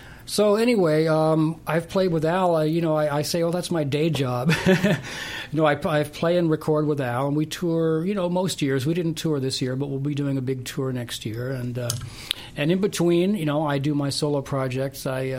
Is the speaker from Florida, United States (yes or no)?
yes; Florida, United States; I've played guitar since I was 12 years old. And actually, I grew up in Florida. And at a certain age, I realized, you know, I have to get, you know, I have to move to either Los Angeles or New York